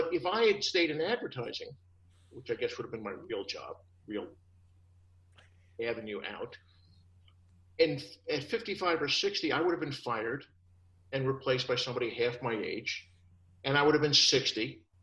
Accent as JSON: {"language": "English", "region": "New York", "country": "United States", "moved": "as an adult", "said": "So I'm from New York, and I moved to Oklahoma to finish college and to meet my future ex-wife. So I got here in the late 70s"}